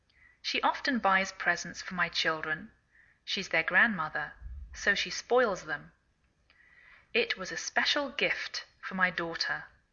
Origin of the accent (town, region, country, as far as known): England, United Kingdom; now in United States